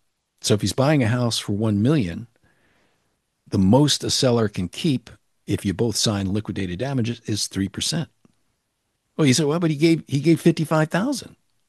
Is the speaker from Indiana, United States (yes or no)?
no; New York, United States; now in Santa Barbara, United States; That's when I moved to Santa Barbara, and I never bought a bagel because I'm from New York and they just wouldn't live up to it.